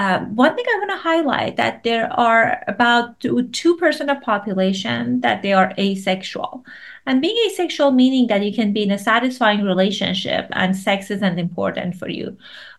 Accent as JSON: {"language": "English", "country": "Iran", "tie": "born or raised there", "second_language": "English", "said": "I grew up in Iran"}